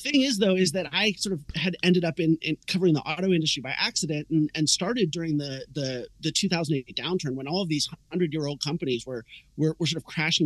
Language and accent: English; West Coast, United States; So, you know, I grew up on the West Coast.